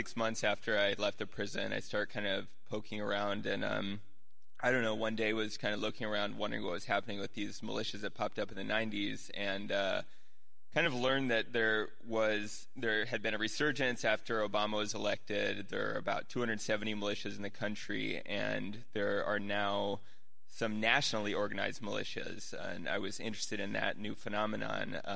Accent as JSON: {"language": "English", "town": "Oakland", "region": "California", "country": "United States", "said": "when I told them I was from Oakland, they were like, oh, you got to get out of Oakland"}